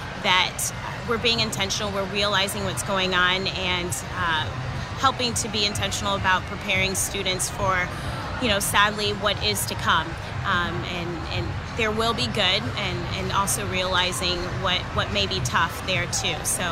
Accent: Houston, Texas, United States; now in Seward, United States; that's where I call home now, but I'm originally from Houston and lived here for quite some time, actually, too.

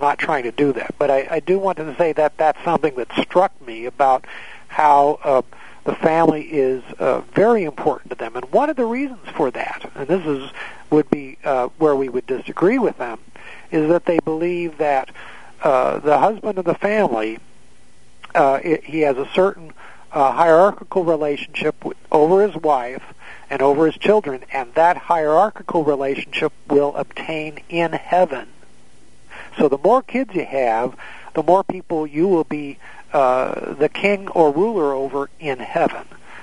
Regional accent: the West, United States; I grew up in the West, and I had some good friends in high school that were Mormon

